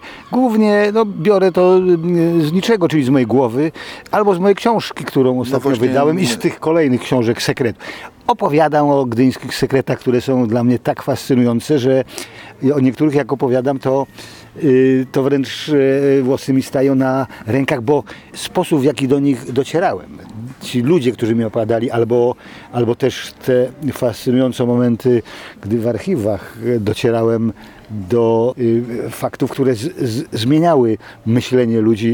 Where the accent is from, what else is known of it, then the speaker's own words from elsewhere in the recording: Gdynia, Pomeranian Voivodeship, Poland; oboje jesteśmy z Gdyni. Oboje urodziliśmy się tutaj w domach gdyńskich. Ona w Różanym Gaju. W tym samym roku się urodziliśmy. Ona w Różanym Gaju na Kamiennej Górze, a ja, tak jak opisałem w mojej ostatniej książce na Abrahama 13